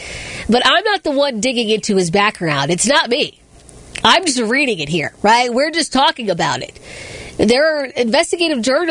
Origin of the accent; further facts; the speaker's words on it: Accokeek, Maryland, United States; They do that in PG County. You guys know I grew up in Accokeek, and I know it to be true.